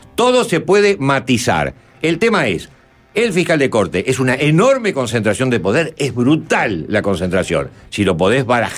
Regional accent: Uruguay; Ahora, como somos, los uruguayos somos copiones, copiamos todo.

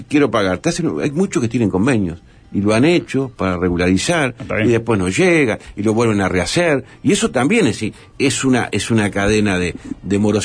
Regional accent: Capurro, San José, Uruguay; en mi pueblo fue el último donde hice las obras de cordón cuneta y de pluviales, porque no quería que dijera, mirá, porque este es de Capurro

